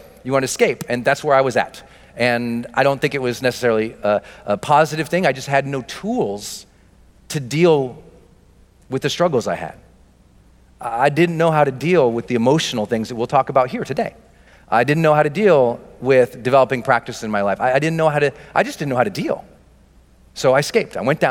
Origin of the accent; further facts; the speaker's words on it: Montana, United States; I didn't know where the Dominican Republic was. I'm from Montana.